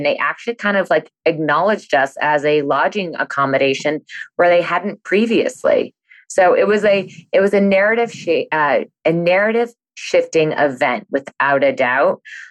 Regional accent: New Hampshire, United States; And I'm from New Hampshire. I grew up on the seacoast of New Hampshire.

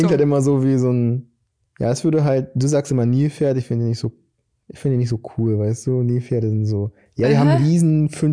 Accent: Brazil; weil ich bin ein Brasilianer, aber ich bin da voll deutsch, glaube ich.

